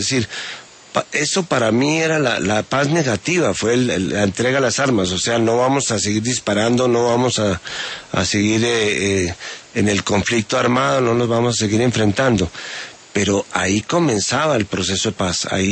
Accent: Colombia; como colombiano

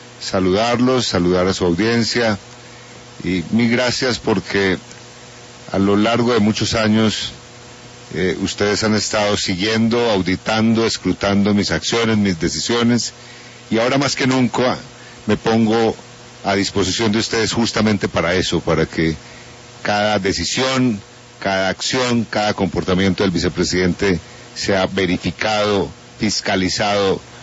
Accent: Colombia; como los colombianos sabemos

